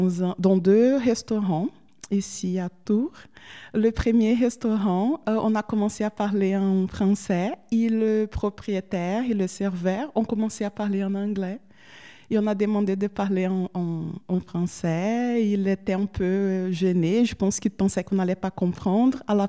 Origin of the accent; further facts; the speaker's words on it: Porto Alegre, Rio Grande do Sul, Brazil; French is a second language; Je viens du Brésil, du sud du Brésil. Je viens de la capitale plus au sud du Brésil, de Porto Alegre. Ce n'est pas la capitale la plus, disons, touristique, parce qu'il fait froid, il pleut, il n'y a pas de plage, mais c'est une belle capitale quand même.